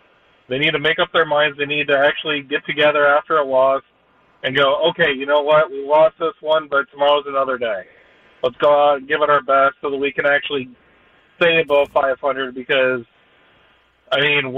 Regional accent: Detroit, Michigan, United States; I'm a Tigers fan since I'm from the Detroit area originally

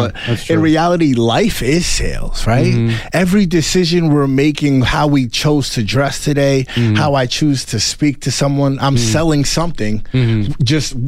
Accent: Uganda; also born or lived in Nairobi; And I was born in Nairobi. I'm from Uganda, right? So I come from a place where poverty is normal. People live under $1 a day.

